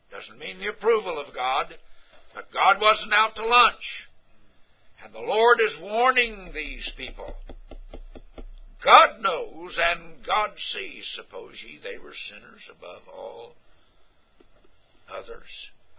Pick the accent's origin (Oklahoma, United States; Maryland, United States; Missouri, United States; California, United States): Oklahoma, United States; Lawton; I come from Lawton, Oklahoma.